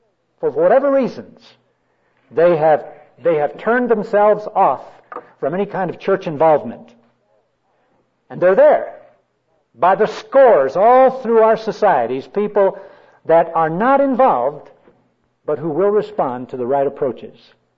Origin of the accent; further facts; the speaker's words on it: Los Angeles, California, United States; also born or lived in Albuquerque, United States; I was born in Albuquerque a few years ago. And at age 10, moved to California. I grew up in East Los Angeles.